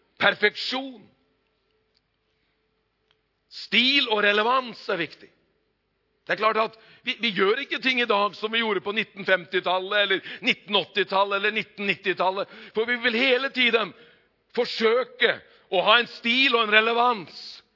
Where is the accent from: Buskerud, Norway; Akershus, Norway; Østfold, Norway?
Buskerud, Norway; Hokksund; når vi hadde ungdomskoret vårt hjemme i Hokksund, i hjembygda mi